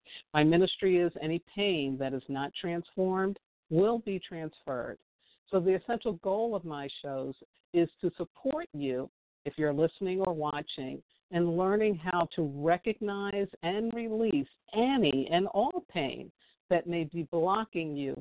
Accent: Staten Island, New York, United States; where I grew up on Staten Island, there were woods around our home. It wasn't all developed the way it is now.

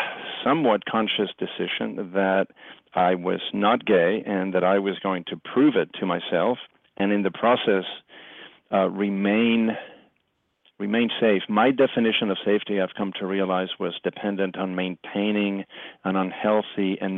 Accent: Puerto Rico; growing up in a Hispanic family, I grew up in Puerto Rico

